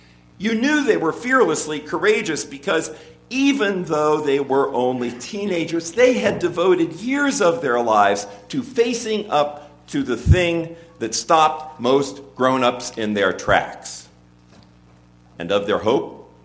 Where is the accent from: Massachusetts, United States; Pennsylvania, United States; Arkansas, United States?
Massachusetts, United States; Boston; People in my hometown in Boston are learning it firsthand